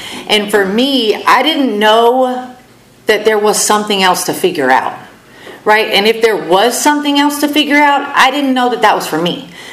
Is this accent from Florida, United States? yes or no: yes; Florida, United States; so I'm from Florida. I lived in Florida my whole life.